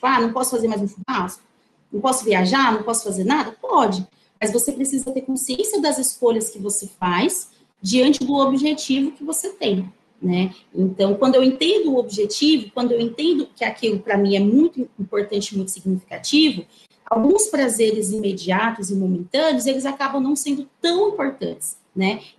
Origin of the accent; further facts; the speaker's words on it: São Paulo, Brazil; eu sou aqui do interior de São Paulo, e aqui a gente gosta muito de ter um lote, né, de ter um terreno.